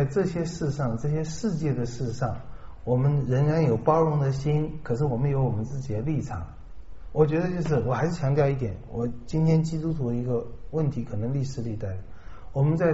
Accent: Taiwan; 那么多半是像我一样，我的父母一样从大陆来的，多半是跟着老总统来的，然后我们就在这种环境长大

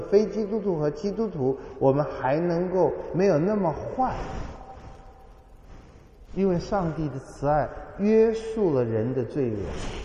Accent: China; 我们中国人有一句话讲得很好，是孔夫子讲的吧，小人闲居而不善。

